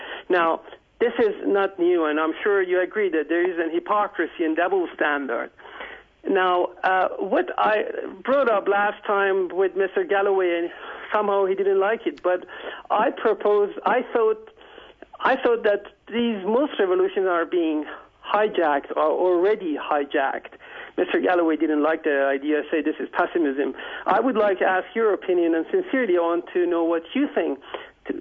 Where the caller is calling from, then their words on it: Evian, Auvergne-Rhône-Alpes, France; I'm calling from Evian, not too far from Geneva, where I work in Geneva.